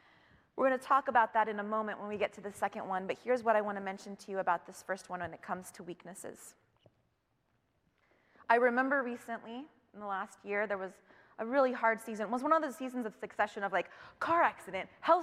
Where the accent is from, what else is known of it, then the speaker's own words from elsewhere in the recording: Seattle, Washington, United States; I am not from California, I'm from Seattle, Washington, and I had family in California